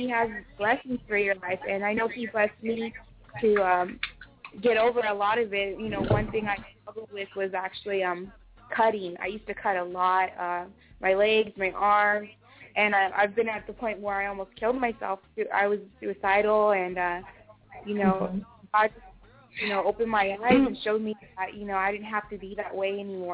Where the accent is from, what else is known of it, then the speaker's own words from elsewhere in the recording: San Diego, California, United States; I had to go through a lot growing up in San Diego and streets